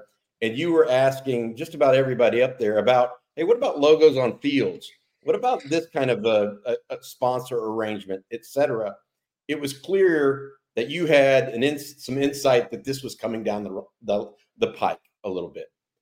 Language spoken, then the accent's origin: English; Houston, Texas, United States; We have a little bit of it in Houston, too. I grew up in Houston, so I get it, man.